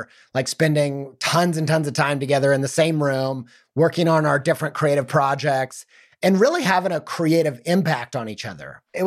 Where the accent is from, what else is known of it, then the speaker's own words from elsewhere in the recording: Midwest, United States; growing up in the Midwest in the suburbs, nobody knew anybody doing anything creative for a living whatsoever.